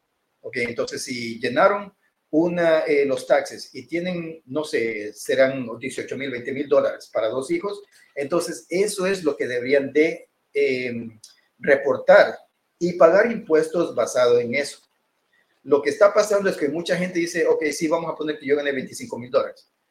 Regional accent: Ecuador; Yo soy ecuatoriano, como muchos saben.

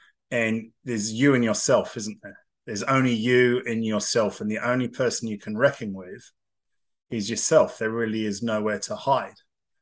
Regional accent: London, United Kingdom; when I grew up in South London

